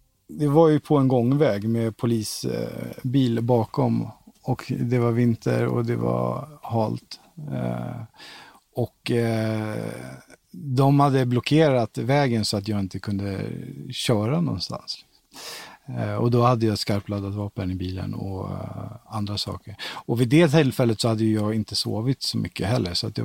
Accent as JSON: {"language": "Swedish", "town": "Hässelby", "region": "Stockholm County", "country": "Sweden", "tie": "born or raised there", "said": "Alltså jag är uppväxt i Hässelby från grunden och botten, och sen så när jag flyttade, eller när vi flyttade till Valdemarsvik med vår familj."}